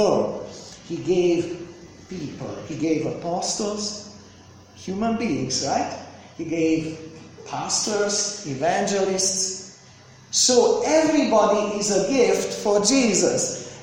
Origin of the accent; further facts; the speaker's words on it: Romania; So that's why I came from Romania, because the churches there are dependable on your church here